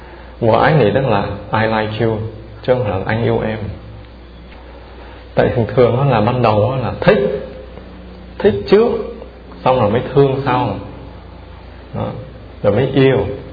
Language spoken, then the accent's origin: Vietnamese; Northern Vietnam, Vietnam; Tại vì tôi là người Bắc, trước hết, hai nữa là tôi hay thích và muốn phân biệt.